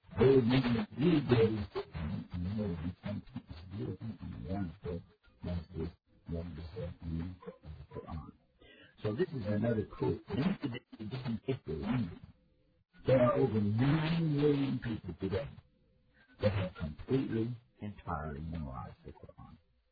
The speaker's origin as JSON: {"language": "English", "region": "Texas", "country": "United States", "said": "Even in my home state of Texas"}